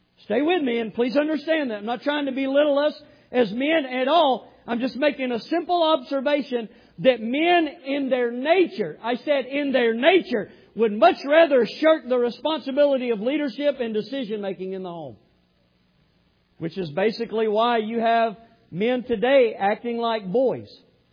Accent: the South, United States; accent: southern; and I had my southern accent, and we started talking about sweet tea

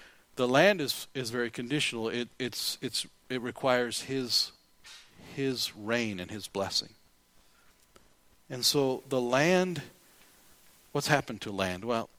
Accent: United States; And as an American, I'll just talk as an American for a minute.

